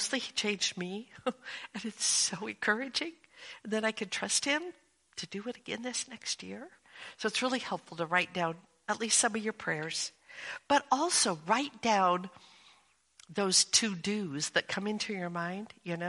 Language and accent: English; Portland, Oregon, United States; Many years ago, we lived in Portland, Oregon, my hometown.